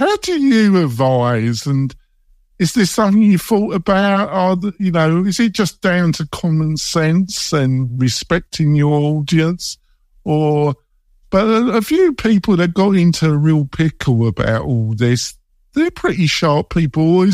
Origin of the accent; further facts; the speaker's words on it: London, United Kingdom; because I was brought up in North London